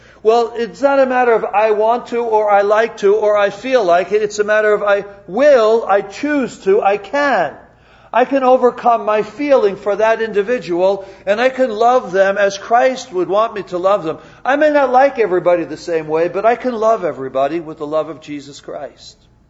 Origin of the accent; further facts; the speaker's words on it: New York, United States; It's Fifth Avenue where I come from. I'm from New York.